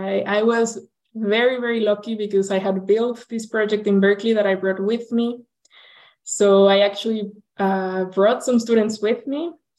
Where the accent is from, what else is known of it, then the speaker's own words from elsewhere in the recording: Mexico; also born or lived in Peru; So that brought me back to my home country and allowed me to start doing this work.